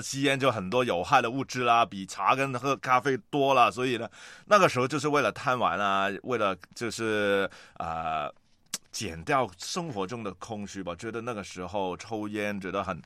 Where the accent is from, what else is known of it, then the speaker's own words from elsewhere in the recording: Hong Kong; 但是我们香港这边好像要马上要禁了